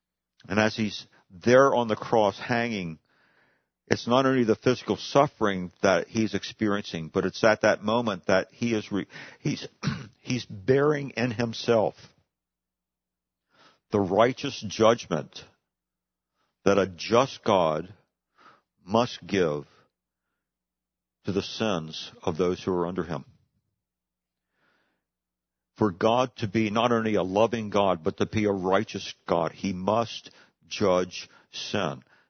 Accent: Hagerstown, Maryland, United States; The church that I grew up in back in Hagerstown, Maryland, on occasion would invite guest speakers

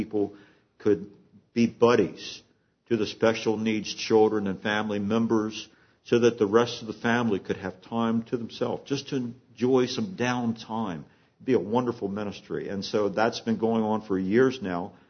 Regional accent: Maryland, United States; Johnny Erickson Tata was just a little bit older than me from my home state of Maryland

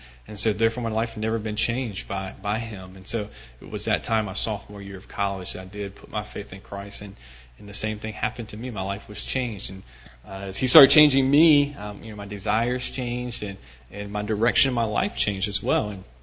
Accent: Hopkinsville, Kentucky, United States; I grew up in Hopkinsville, so not far that way.

